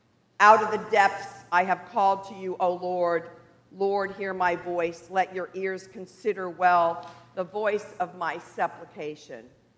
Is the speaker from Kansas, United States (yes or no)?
no; Miami, Florida, United States; I am a lifelong Episcopalian. Although I grew up in Miami, I have always been engaged in the church